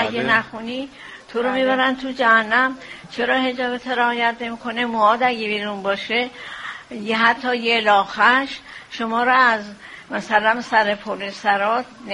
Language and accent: Persian; Iran; ما همه ایرانی هستیم، مذهبمون شیعه هست،